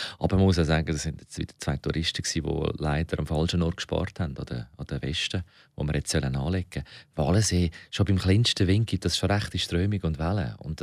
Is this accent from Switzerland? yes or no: yes; Switzerland; Kann, als Schweizer kann man sich das auch noch leisten.